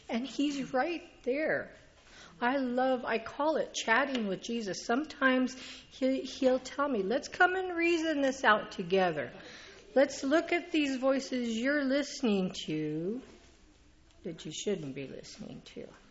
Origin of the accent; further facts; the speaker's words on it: Colorado, United States; also born or lived in Texas; now in Oregon, United States; I'm originally from Colorado, then moved to Texas, and now I'm in Oregon.